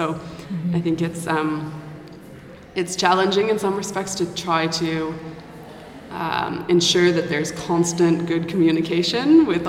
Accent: Canada; I'm from Canada

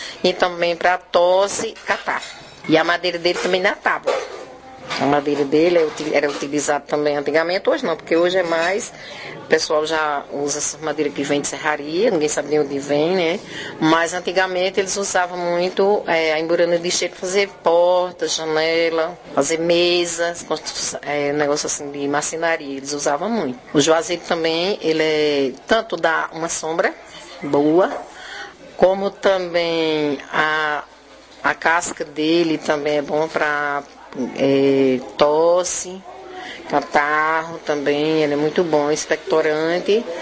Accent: Surubim, Pernambuco, Brazil; lá na minha terra, onde eu morava, onde eu nasci, que é surubim.

